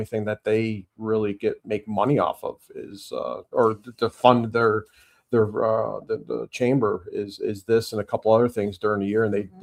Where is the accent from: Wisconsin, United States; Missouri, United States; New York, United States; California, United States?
New York, United States; Clay; I've lived in Baldwinsville since 1998, and I grew up in Clay, moved away from Central New York for 5 years in the service, then moved back and bought a house in Baldwinsville